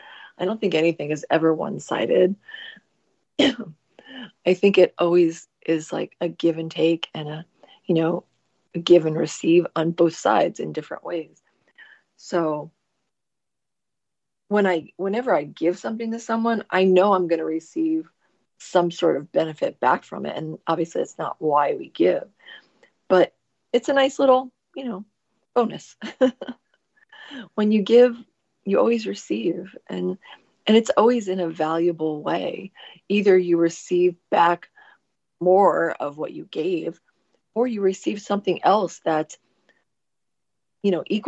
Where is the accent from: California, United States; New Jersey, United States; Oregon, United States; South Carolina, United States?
New Jersey, United States; accent: Jersey; So yeah, my Jersey accent comes out when I say the like things like water and chocolate.